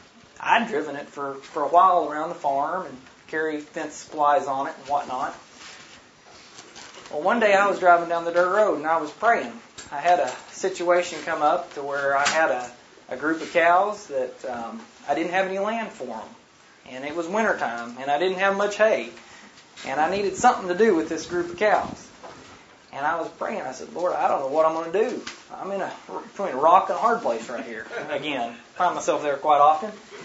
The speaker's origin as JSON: {"language": "English", "region": "Arkansas", "country": "United States", "said": "we're from Northwest Arkansas"}